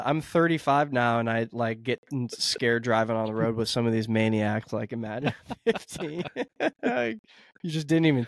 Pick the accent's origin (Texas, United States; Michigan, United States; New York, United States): Texas, United States; growing up in Texas